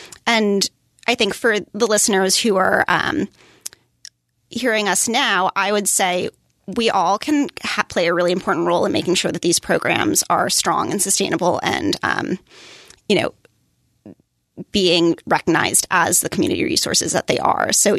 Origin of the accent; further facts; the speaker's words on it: Burlington, Vermont, United States; So in my hometown of Burlington, they have a really great program